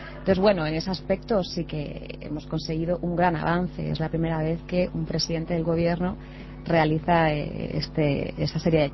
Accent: Honduras; si vengo con la perspectiva de Honduras, pues por supuesto que en Uruguay me parece que las cosas están muchísimo mejor

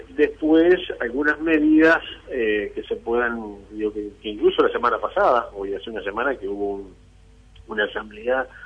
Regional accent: Uruguay; Nos preocupa como productores lecheros, como gremial y como uruguayos en general.

